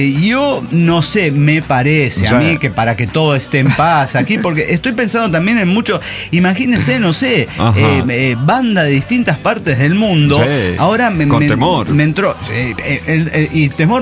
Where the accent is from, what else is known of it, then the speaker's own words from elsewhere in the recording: Mexico City, Mexico; del DF mexicano.